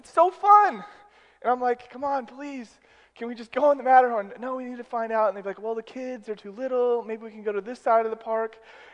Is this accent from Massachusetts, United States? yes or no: no; Colorado, United States; Yes, I grew up in Colorado. I lived there my whole life.